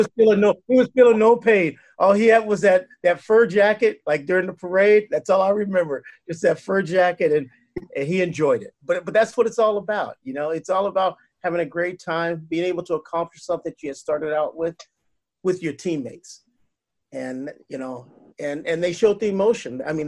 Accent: Denver, Colorado, United States; also born or lived in Texas; I grew up in Texas. I was born in Texas, but my dad was in the military. So we lived in a lot of different places. And we moved to Colorado, to Denver in 1973, 1974.

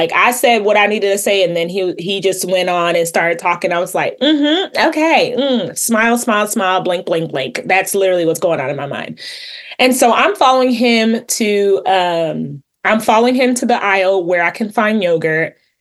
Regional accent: United States; moved away as an adult; 10 lessons that I have learned as an American living overseas

